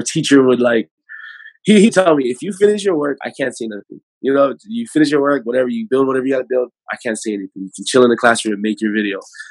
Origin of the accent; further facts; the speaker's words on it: California, United States; now in Hawaii, United States; I'm from California, so when it's hot outside here in Hawaii, my face is not always the prettiest, man.